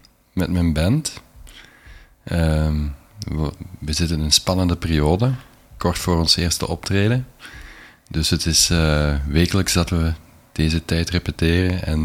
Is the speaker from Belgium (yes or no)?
yes; Heusden-Zolder, Flanders, Belgium; also born or lived in Hasselt; is geboren in 1978 in Hasselt. Heeft altijd in Heusenzolder gewoond. Dus ik ben een Limburger van oorsprong.